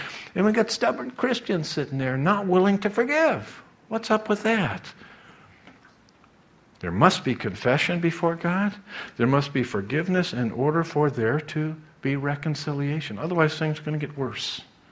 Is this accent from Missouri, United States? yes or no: yes; Missouri, United States; I'm from Missouri, the show me state.